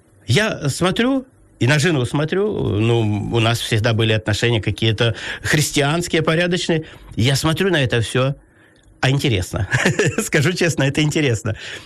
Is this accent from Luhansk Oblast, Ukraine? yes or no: yes; Pervomaisk, Luhansk Oblast, Ukraine; moved away; мы уехали в 2002 году из Первомайска, с Луганской области.